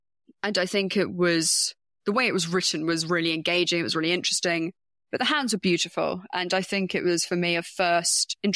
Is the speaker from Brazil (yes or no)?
no; United Kingdom; I'm a Brit